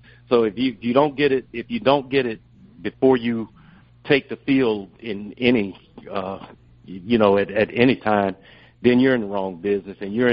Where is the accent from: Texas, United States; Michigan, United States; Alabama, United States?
Alabama, United States; Birmingham; Correct. I grew up in Birmingham, went to Banks High School.